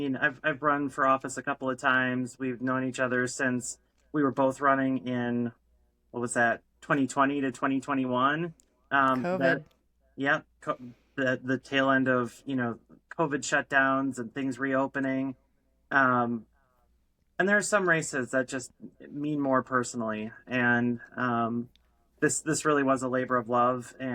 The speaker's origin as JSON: {"language": "English", "town": "Green Bay", "region": "Wisconsin", "country": "United States", "tie": "born or raised there", "also_born_or_lived": "Milwaukee", "said": "Seriously, though, I was born in Milwaukee. I moved to Green Bay when I was four. I grew up on the west side of Green Bay."}